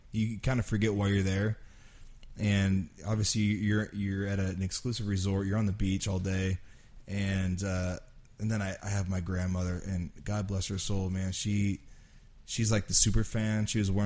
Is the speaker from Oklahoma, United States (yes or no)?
no; California, United States; And we're from the Bay Area, so everyone loves Howie Long.